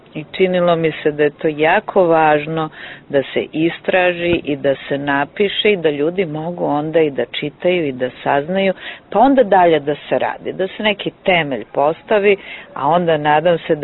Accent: Serbia; zato što kod nas u Srbiji danas, a i ranije

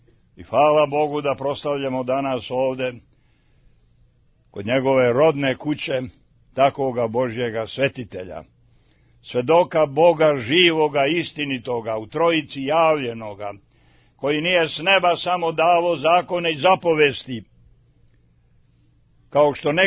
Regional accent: Valjevo, Serbia; born there; Ali sam rođen u Valjevskom kraju.

